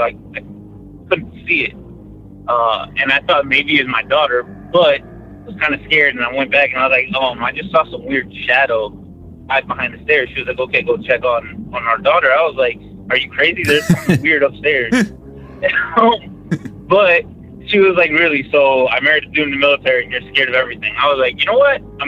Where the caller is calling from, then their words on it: Dallas, Texas, United States; from Dallas, Texas again.